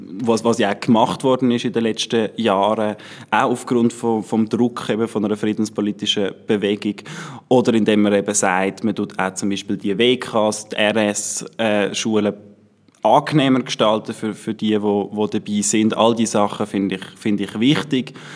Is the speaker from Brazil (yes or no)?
no; Switzerland; accent: mix of Bernese German and Valais German; now in Zurich, Switzerland; Als ich auf Zürich gekommen bin, haben mich einfach die Leute im Gymi ausgelacht wegen meinem Dialekt. Das ist so eine Mischung zwischen Berndeutsch und Walliserdeutsch.